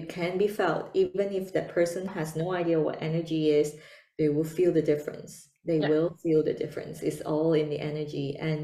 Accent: China; the traditional way when I was growing up in China, in my Chinese household, is Gong Fu tea.

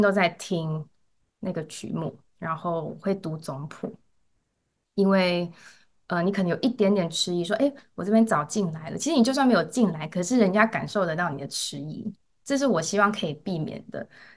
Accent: Taiwan; 这3位台湾人加我都是台湾出生长大，

